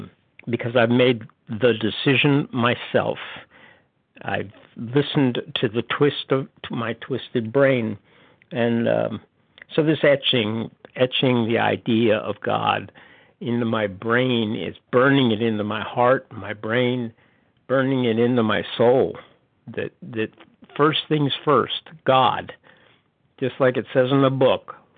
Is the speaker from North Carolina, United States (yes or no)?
yes; North Carolina, United States; North Carolina.